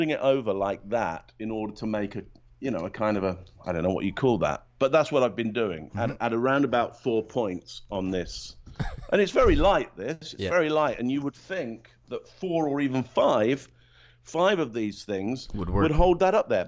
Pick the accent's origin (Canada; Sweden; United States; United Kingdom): United Kingdom; Northampton, East Midlands; I grew up initially in a place called Northampton, which is 60 miles up the M1 from London.